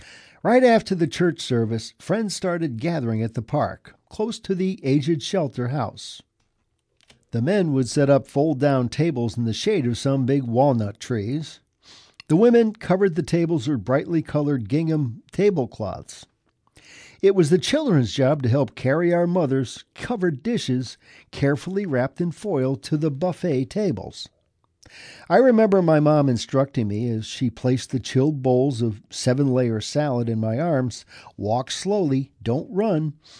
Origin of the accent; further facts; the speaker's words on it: Felida, Washington, United States; I grew up in Philita and Hazel Dell, rural communities near Vancouver, Washington.